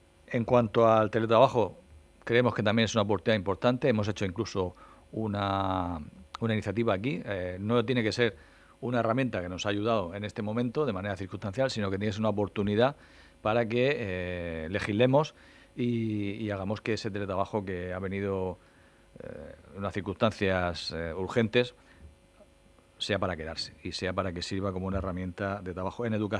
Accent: Region of Murcia, Spain; Y como murciano y como líder de la oposición de la región de Murcia

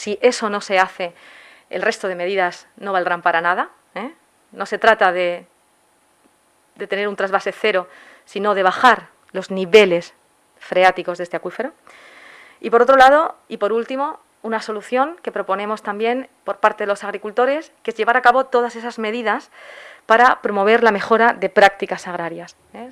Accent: Region of Murcia, Spain; como murcianos, pues debemos salvar el Mar Menor

